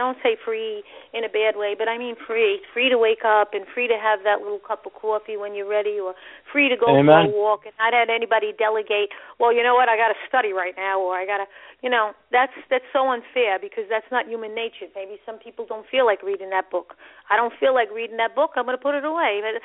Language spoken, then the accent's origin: English; Brooklyn, New York, United States; I came from Brooklyn